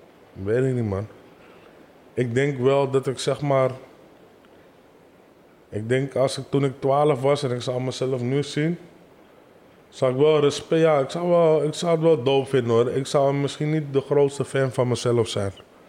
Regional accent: Amsterdam, North Holland, Netherlands; En ik kwam van Amsterdam, allemaal Rotterdammers.

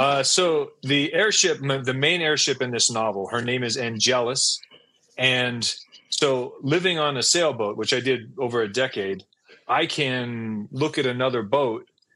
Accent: Saudi Arabia; So I grew up in Saudi Arabia, and my family did a lot of desert expeditions.

